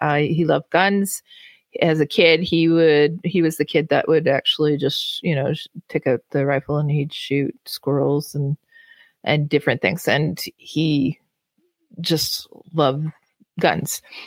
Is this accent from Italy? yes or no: no; Germany; somebody who I grew up with in Germany